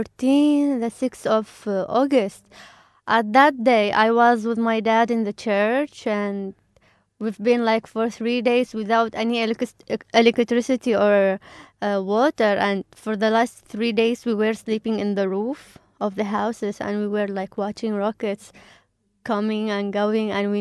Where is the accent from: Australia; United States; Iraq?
Iraq; Qaraqosh, Nineveh; from Iraq, from Nineveh Plain. I come from a town which name is Karakosh. It was like they used to call it the capital of Syriac people in Middle East.